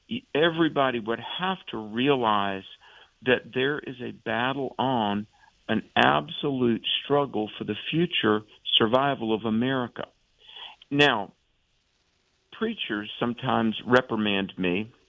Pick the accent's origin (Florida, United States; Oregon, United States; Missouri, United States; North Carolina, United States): North Carolina, United States; Raleigh; I'm staring at a picture from my home state of Raleigh, North Carolina.